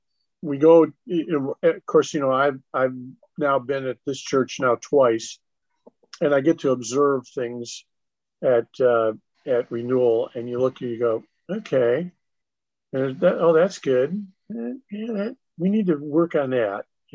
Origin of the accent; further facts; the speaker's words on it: United States; born there; Well, I was born in America. Therefore, at least until maybe the 20th century, I'm a Christian, right? Because I was born here in a Christian country. It's America.